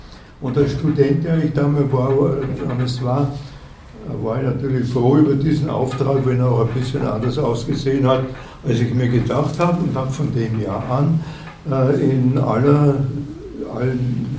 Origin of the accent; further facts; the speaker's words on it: Vienna, Austria; Ich bin in Wien aufgewachsen und habe dort studiert.